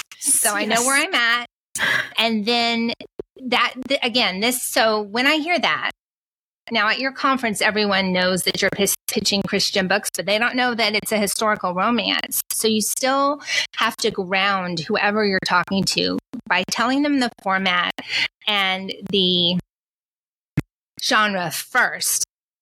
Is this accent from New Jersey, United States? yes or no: no; Texas, United States; I mean, I would never say that. I'm from Texas, but let's just pretend.